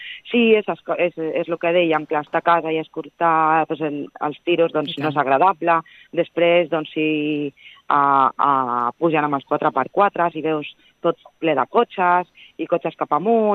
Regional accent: Calella, Catalonia, Spain; som un barri més, som gent de Calella, doncs que hi treballem a Calella, que hi vivim, que fem vida a Calella

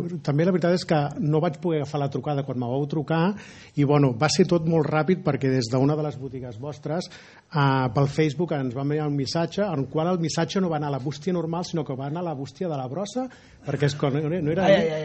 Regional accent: Malgrat de Mar, Catalonia, Spain; also born or lived in Sant Vicenç; no som d'aquí, som de Malgrat, i també som de Sant Vicenç

